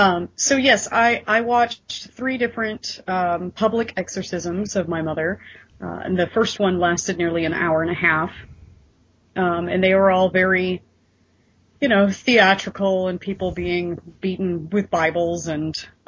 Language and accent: English; the South, United States; Okay, so I was raised in the South